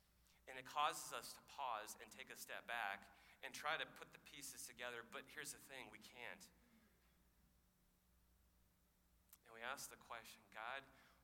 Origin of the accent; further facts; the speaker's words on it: Nebraska, United States; what's been going on in my home state of Nebraska